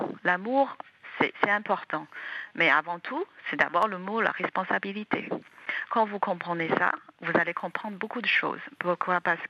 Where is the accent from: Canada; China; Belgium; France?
China; parce que je suis chinoise